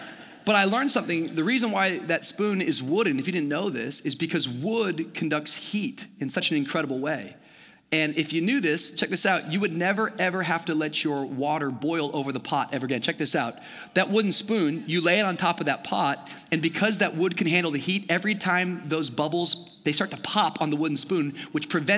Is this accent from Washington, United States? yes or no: yes; Washington, United States; now in Miami, United States; When I first moved to Miami, there was lots of adjustments and lots of changes. I grew up in the Pacific Northwest.